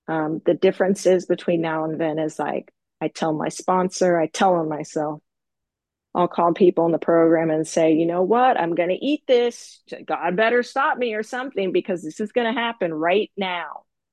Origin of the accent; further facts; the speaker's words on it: California, United States; I'm from California. I just moved to a time zone closer to her, a couple of years ago, but I've never met her in person.